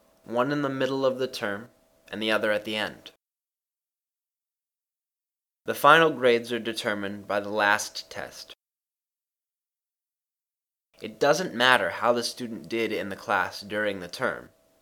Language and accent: English; Islamabad, Islamabad Capital Territory, Pakistan; I was born in Pakistan, a country in Southeast Asia. I went to school in my city, Islamabad, for 10 years.